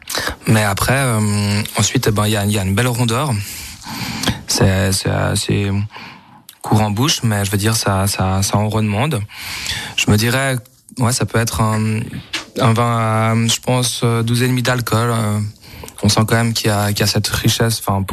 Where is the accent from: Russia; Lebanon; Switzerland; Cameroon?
Switzerland; Romandy; je pense qu'en tant que Suisse et Suisse romand, pas besoin d'aller chercher hors de nos frontières un grand chasselas.